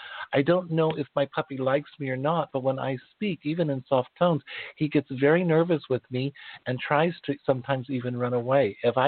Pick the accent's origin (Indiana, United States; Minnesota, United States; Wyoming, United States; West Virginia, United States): Wyoming, United States; born there; So those of you know that, you know, I was born in Wyoming, and they say we're a little rough.